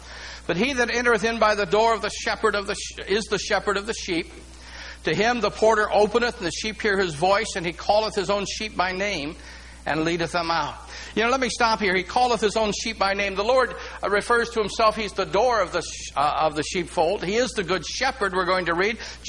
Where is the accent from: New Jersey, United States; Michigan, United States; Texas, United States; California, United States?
Michigan, United States; Detroit; but when I was growing up in Detroit, I had went to Eastern Michigan University.